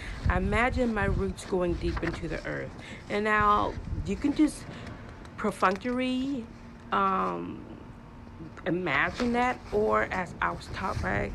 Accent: Kansas, United States; It's I just barefoot growing up in Kansas, just outside barefoot.

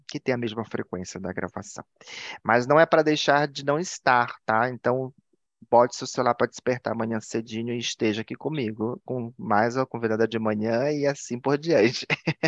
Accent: Pará, Brazil; eu sou paraense, mas eu falei ontem, né? Eu sou marajoara, porque eu precisei reconhecer isso. Eu sempre falo só do Pará, mas eu sou marajoara.

